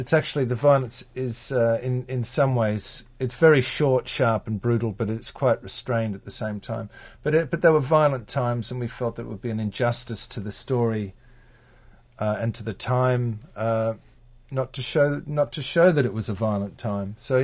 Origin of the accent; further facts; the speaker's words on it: Australia; I think I'm Australian. We're all a bit like that over from Australia.